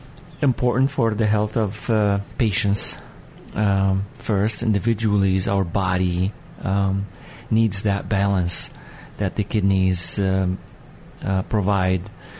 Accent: Lebanon; also born or lived in Cleveland, United States; now in United States; So this is where I came from. Originally, I'm Lebanese.

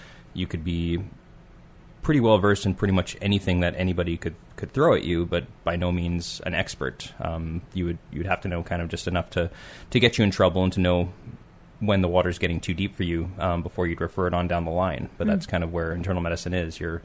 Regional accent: Winnipeg, Manitoba, Canada; born there; So originally I was born in Winnipeg, Canada.

